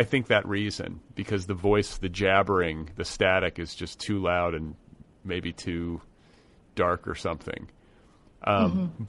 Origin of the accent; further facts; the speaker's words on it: Midwest, United States; I grew up in the Midwest. Do we have snapdragons in the Midwest?